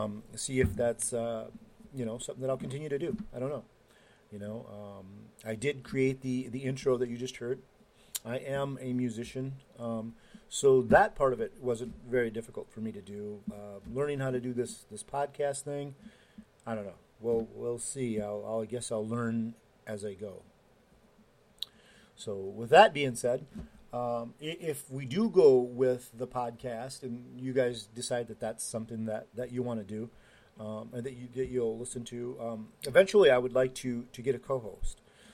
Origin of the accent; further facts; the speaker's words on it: Rochester, Minnesota, United States; from Rochester, Minnesota.